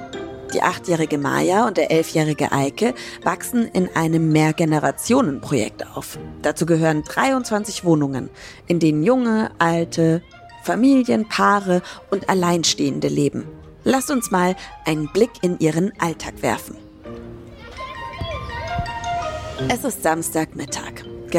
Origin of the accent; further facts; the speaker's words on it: Bavaria, Germany; now in Hamburg, Germany; Ursprünglich komme ich aus Bayern, also Franken, um genau zu sein. Das Dorf, in dem ich aufgewachsen bin, ist am Rand einer Kleinstadt. Also ganz anders als hier in Hamburg.